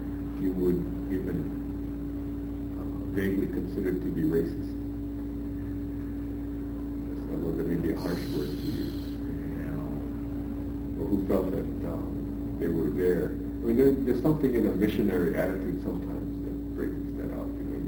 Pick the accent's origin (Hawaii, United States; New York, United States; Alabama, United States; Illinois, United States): Hawaii, United States; When I think back to when I grew up in Hawaii, most of us were sansei, but Japanese.